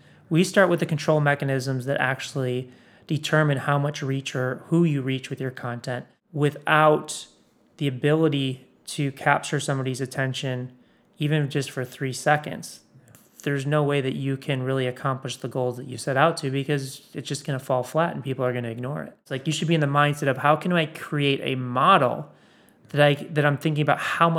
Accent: Chicago, Illinois, United States; So I grew up in Chicago, and you know, people often ask me, you know, when did I know I was an entrepreneur?

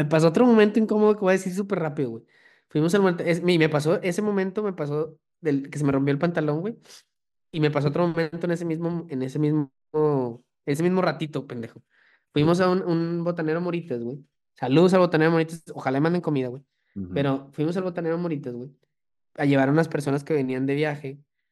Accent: Mexico; pues sí, soy mexicano, claro que se come

